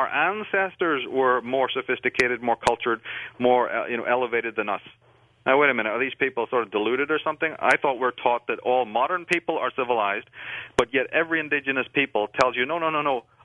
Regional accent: Ireland; You know, I grew up in Ireland

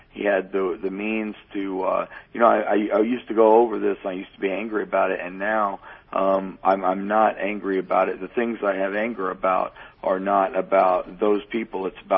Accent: Missouri, United States; down where I'm from in southwest Missouri, my hometown.

